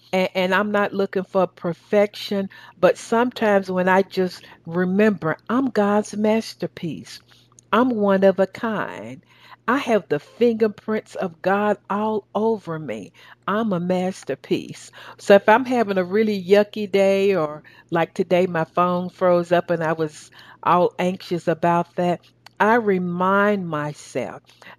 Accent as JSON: {"language": "English", "region": "the South", "country": "United States", "accent": "southern", "said": "That's my southern accent."}